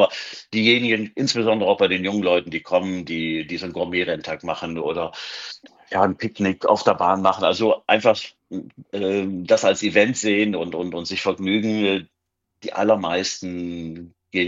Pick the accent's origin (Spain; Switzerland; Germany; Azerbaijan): Germany; Düsseldorf, North Rhine-Westphalia; ich bin in Gerresheim aufgewachsen. Gerresheim liegt unmittelbar neben Grafenberg